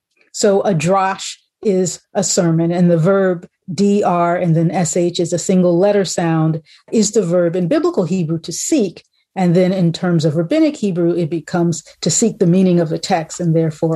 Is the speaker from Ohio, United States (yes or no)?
no; Maryland, United States; So I grew up in Maryland. So here, so we have the Philly to D.C. thing together.